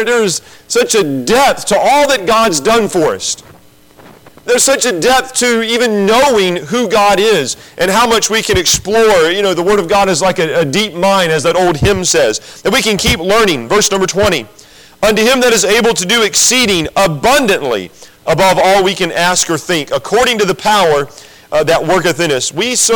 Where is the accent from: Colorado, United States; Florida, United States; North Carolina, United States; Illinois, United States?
North Carolina, United States; I grew up in North Carolina, so I'm loyal to the Panthers, and I'm loyal to the Braves.